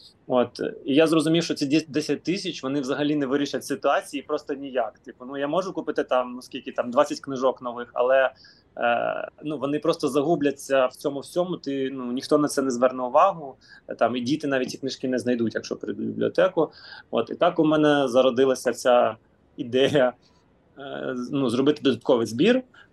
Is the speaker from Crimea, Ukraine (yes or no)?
yes; Crimea, Ukraine; first language ru; Ukrainian is a second language; now in Kyiv, Ukraine; Я там російськомовний, я все життя розмовляю російською, я виріс там в Криму, да? Я сам з Криму. У мене в школі не було української мови, я не вчив українську мову. В Київ я переїхав